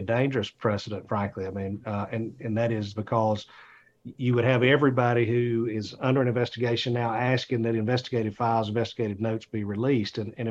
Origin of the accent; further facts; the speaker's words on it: Atlanta, Georgia, United States; I'm from Atlanta.